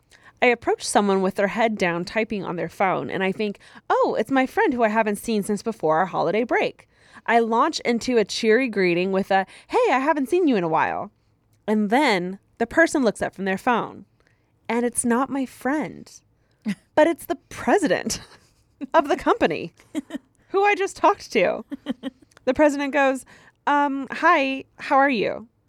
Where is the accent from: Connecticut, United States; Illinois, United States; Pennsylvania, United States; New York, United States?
Connecticut, United States; you can use my name, and I'm from Connecticut.